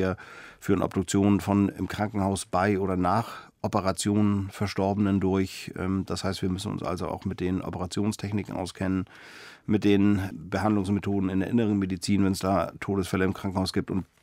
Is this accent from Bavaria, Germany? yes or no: no; Kiel, Schleswig-Holstein, Germany; Meine Eltern haben sich relativ früh getrennt, als ich 3 war. Mein Vater ist dann zurück nach Griechenland. Ich bin eben dann in Kiel bei meiner Mutter aufgewachsen